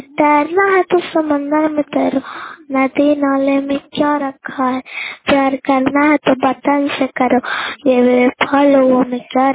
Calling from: Lalanpur Pirpar, Bihar, India; मैं नालंदा जिला और प्रखंड इस्लामपुर से सकरी पंचायत से बोल रही हूँ। मेरा गांव का नाम लालनपुर पीरपर है।

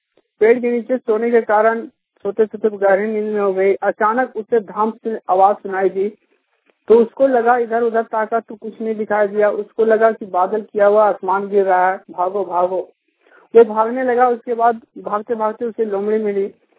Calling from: Jharkhand, India; मैं दारूप्रखंड से बोल रहा हूँ।

